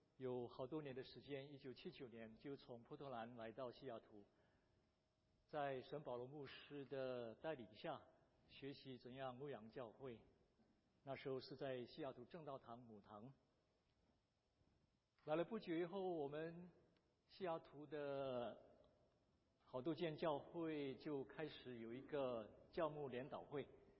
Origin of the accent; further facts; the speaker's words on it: Indonesia; 我是在印尼出生长大的，我父母亲因为听孙尚杰博士布道而信主的，所以我从小就在基督徒的家庭里长大。